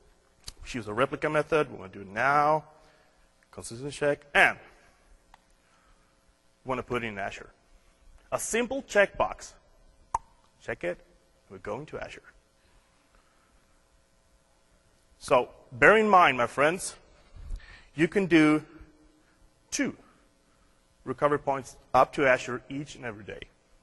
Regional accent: Sweden; Like me and Mike, we're from Europe. He's from Belgium, and I'm from Sweden.

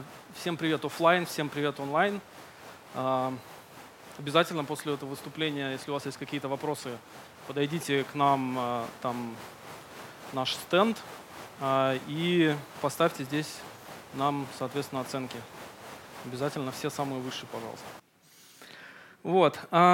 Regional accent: Novosibirsk, Novosibirsk Oblast, Russia; Новосибирск — это мой родной город, то есть я здесь родился и вырос.

